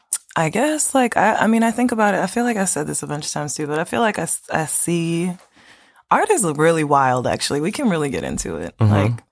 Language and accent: English; Baltimore, Maryland, United States; I have to also address that I'm only partially from Park Heights.